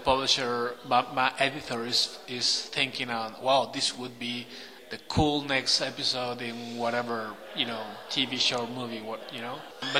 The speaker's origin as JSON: {"language": "English", "country": "Mexico", "tie": "born or raised there", "second_language": "English", "moved": "yes", "said": "I grew up back in Mexico watching all these movies"}